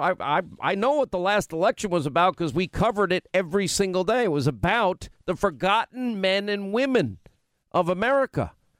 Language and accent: English; New York, United States; also born or lived in Southern United States; I grew up in New York, but I lived in the South. They're very different sensibilities. I prefer Southern sensibilities, even as a native New Yorker.